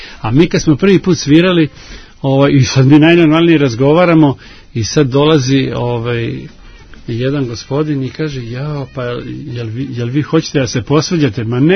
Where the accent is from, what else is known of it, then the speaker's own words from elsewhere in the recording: Belgrade, Serbia; Mi smo iz Beograda